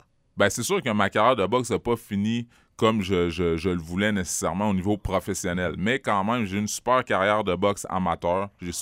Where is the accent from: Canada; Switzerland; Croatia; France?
Canada; Quebec City, Quebec; born there; je suis né en 1981 à Québec. Des petits métis, des petits blacks, il n'y en avait pas beaucoup.